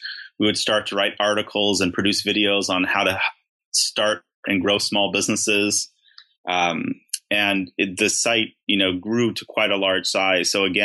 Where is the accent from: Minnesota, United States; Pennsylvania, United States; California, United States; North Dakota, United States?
California, United States; Beverly Hills; we grew up in Beverly Hills. I grew up in Beverly Hills. My brother and sisters grew up in New York.